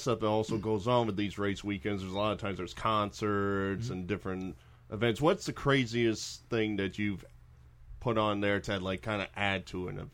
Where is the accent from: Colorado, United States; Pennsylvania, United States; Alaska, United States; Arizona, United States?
Pennsylvania, United States; I'm from PA. They keep on calling me Southern.